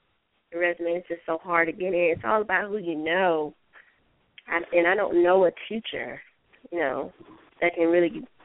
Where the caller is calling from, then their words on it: Georgia, United States; calling from Georgia.